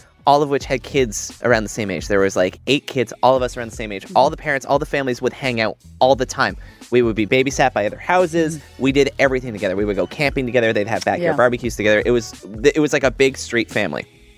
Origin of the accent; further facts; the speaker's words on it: Scarborough, Ontario, Canada; I grew up in Scarborough.